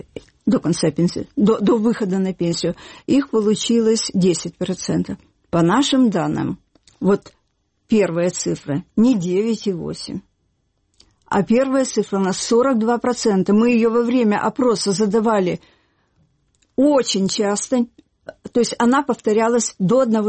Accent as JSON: {"language": "Russian", "country": "Russia", "moved": "as an adult", "lives_now": "Kyiv, Ukraine"}